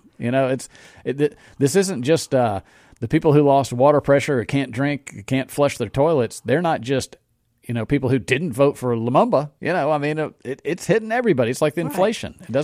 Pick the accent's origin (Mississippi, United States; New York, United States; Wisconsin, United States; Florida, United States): Mississippi, United States; Jackson; I grew up in Northeast Jackson, graduated from Murrah High School, and Jackson really.